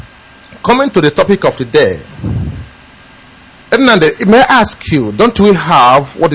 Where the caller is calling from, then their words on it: Bedford, East of England, United Kingdom; I'm calling from Bedford, UK.